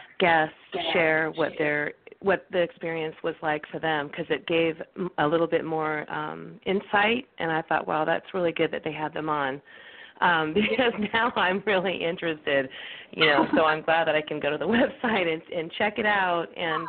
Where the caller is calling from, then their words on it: Salinas, California, United States; I'm in Salinas, so I'm next to Monterey, Pebble Beach, Carmel.